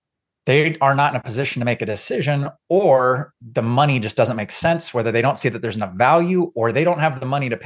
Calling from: Fort Collins, Colorado, United States; I'm in Northern Colorado. So I'm up in Fort Collins.

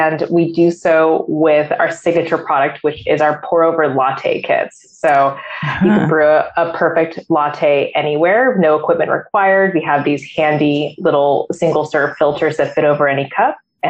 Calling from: Los Angeles, California, United States; I'm coming from Los Angeles, California.

